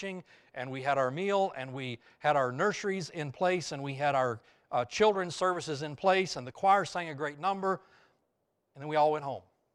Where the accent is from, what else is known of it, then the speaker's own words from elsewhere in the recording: Alabama, United States; I grew up in North Alabama. You should put your hand on your heart when I say Alabama. I grew up in North Alabama.